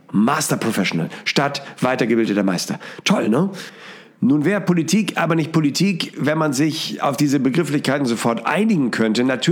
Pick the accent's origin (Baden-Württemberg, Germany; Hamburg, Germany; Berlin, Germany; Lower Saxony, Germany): Hamburg, Germany; aus meiner Sicht als Hamburger.